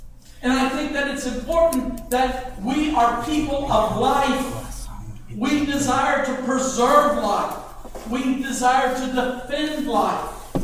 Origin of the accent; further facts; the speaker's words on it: Tennessee, United States; I was a young man, and I was from Tennessee, and the weddings in Tennessee are usually quite simple